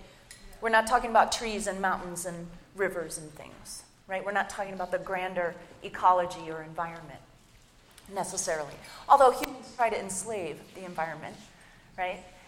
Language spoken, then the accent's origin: English; East Coast, United States; I'm from the East Coast.